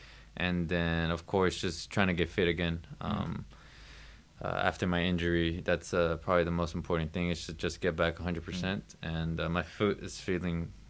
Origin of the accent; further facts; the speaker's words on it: Houston, Texas, United States; moved away as an adult; now in Sweden; when I moved to my hometown professional team, the Academy of Houston Dynamo, where I spent probably the next 10 years, three of them being professional and the rest being with the Academy, until I moved here to Sweden.